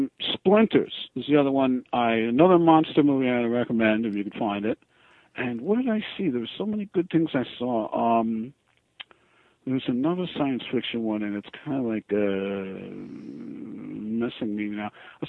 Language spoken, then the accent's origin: English; New York City, New York, United States; because, you know, I grew up on the Lower East Side, so I'm walking on Avenue B